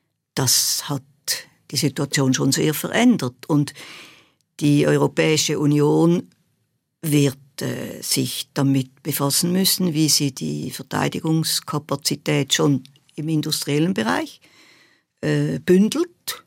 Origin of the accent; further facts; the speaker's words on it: Switzerland; ob ich nicht als Schweizerin das gerade so geschrieben habe